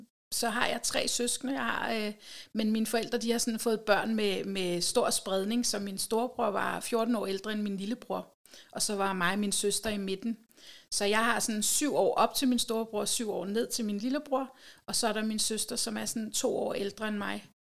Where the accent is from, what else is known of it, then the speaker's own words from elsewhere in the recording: Rødovre, Capital Region of Denmark, Denmark; Jeg er født og opvokset i Rødovre, som en ud af, ja, fire i en børneflok.